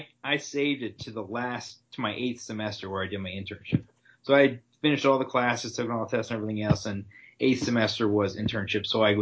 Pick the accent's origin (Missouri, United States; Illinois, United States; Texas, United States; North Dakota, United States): Texas, United States; Dallas; now in Hoboken, United States; I grew up in Dallas, Texas.